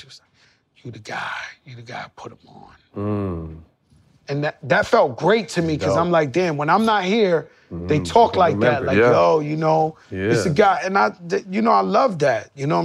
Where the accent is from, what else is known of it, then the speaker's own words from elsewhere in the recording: Bronx, New York, United States; I come from Bronx, Lebanon Hospital. I grew up dead, broke, poor.